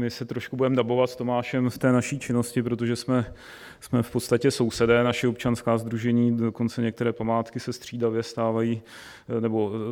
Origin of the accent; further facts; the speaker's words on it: Most, Ústí nad Labem Region, Czechia; born there; now in Česká Lípa, Czechia; moje maminka je Češka. Žiji v České Lípě, narodil jsem se v Mostě, ve Starém Mostě, to bylo to královské okresní město, na které jsme koukali ještě v původním stavu, takže tam jsem se narodil v roce 1970.